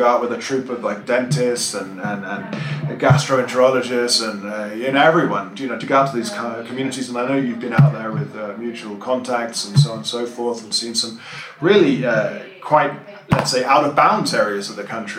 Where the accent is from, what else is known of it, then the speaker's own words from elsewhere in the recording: England, United Kingdom; It's like, you know, being English, if I see a queue, I have to get in there.